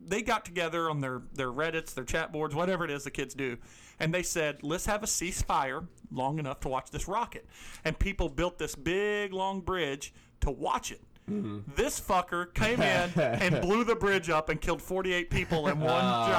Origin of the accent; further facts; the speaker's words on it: Missouri, United States; Yeah, I was from Southeast Missouri's origin, so you got to do better than that.